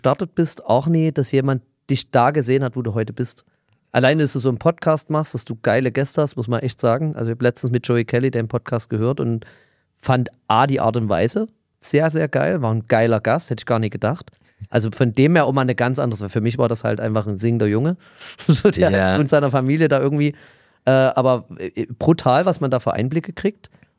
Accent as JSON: {"language": "German", "region": "Saxony", "country": "Germany", "tie": "born or raised there", "said": "zeig dir dann gerne Bilder vom Balkon ins Elbsandsteingebirge, da wo ich aufgewachsen bin, nur Natur"}